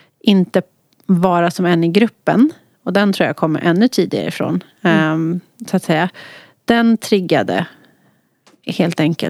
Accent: Huddinge, Stockholm County, Sweden; Men jag föddes i Flemingsberg.

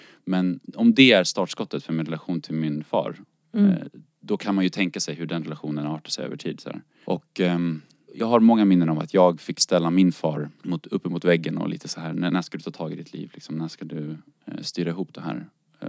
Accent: Denmark; now in Sweden; jag är från Danmark ursprungligen.

